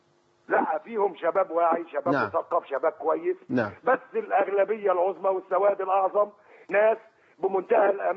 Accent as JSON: {"language": "Arabic", "country": "Egypt", "said": "انا مواطن مصري بسيط."}